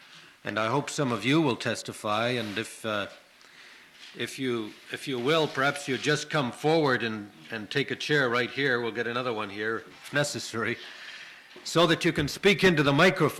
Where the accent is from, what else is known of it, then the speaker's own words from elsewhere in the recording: Canada; I think most of you know that I'm from Canada.